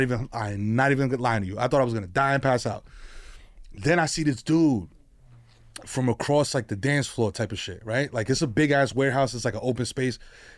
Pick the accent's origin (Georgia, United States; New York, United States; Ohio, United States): New York, United States; New York City; But I'm a motherfucker from the Bronx, B.